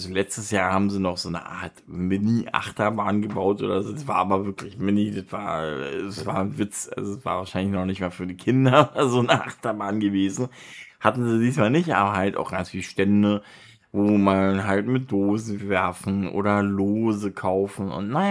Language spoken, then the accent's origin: German; Berlin, Germany; ich bin ja aus Berlin